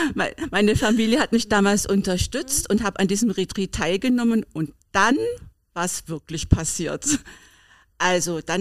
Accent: Berlin, Germany; Also ich komme ja aus Berlin und Berlin bietet ja eigentlich alles an.

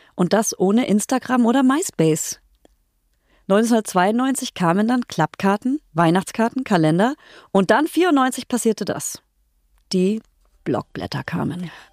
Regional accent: Bavaria, Germany; Ich komme aus Franken.

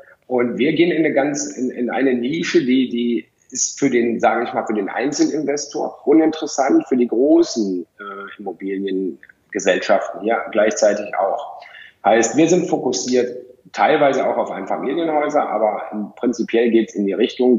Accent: Cologne, North Rhine-Westphalia, Germany; moved away; ich komme ja aus Köln ursprünglich

